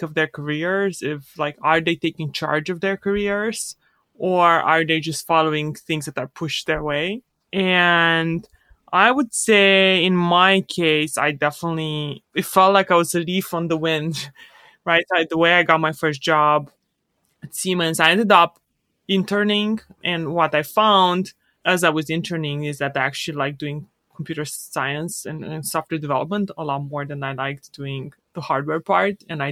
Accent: Romania; I grew up in Romania and during communism from a poor family

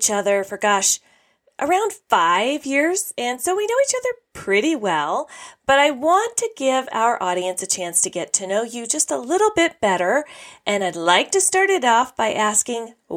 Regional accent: Golden, Colorado, United States; both thriving businesses in my hometown, Golden, Colorado.

